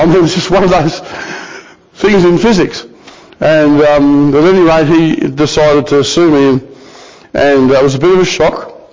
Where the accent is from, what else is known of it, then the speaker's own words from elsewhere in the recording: Australia; I said, is that because I'm an Australian?